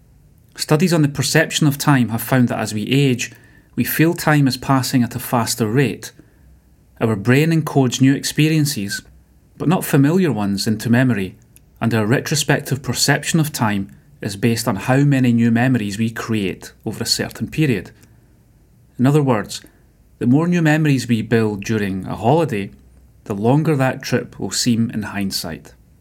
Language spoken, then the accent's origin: English; Scotland, United Kingdom; now in Spain; Growing up in Scotland, I loved the month of May.